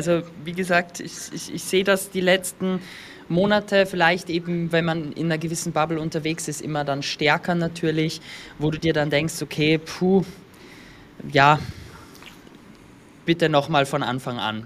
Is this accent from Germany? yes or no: no; Austria; Bei uns in Österreich